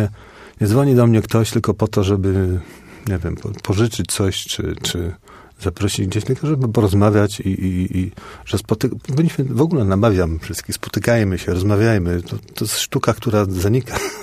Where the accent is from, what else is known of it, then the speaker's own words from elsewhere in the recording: Poznań, Greater Poland Voivodeship, Poland; A jestem chłopakiem z Łazarza.